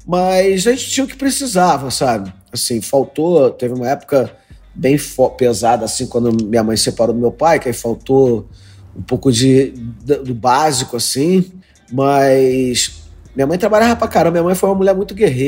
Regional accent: Madureira, Rio de Janeiro, Brazil; also born or lived in Andaraí / Maria da Graça; Eu nasci em Madureira, né? Nasci no hospital em São Cristóvão, mas eu morava em Madureira. Logo depois a gente foi pro Andaraí, pra favela lá do Andaraí.

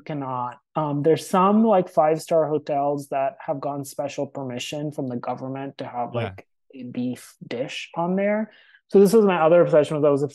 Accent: India; So I grew up in India and we ate

